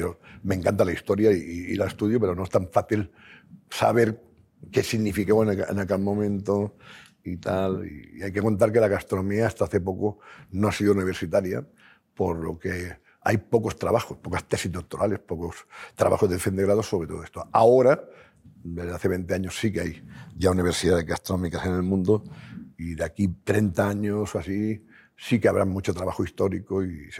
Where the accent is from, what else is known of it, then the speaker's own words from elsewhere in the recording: Japan; Yo vengo de Japón y en Japón pasa lo mismo.